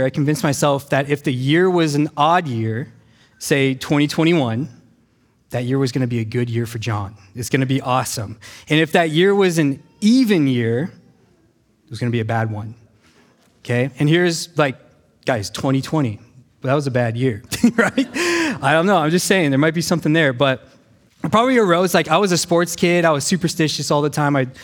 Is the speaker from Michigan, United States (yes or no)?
no; Nevada, United States; We come from Nevada, the land of the desert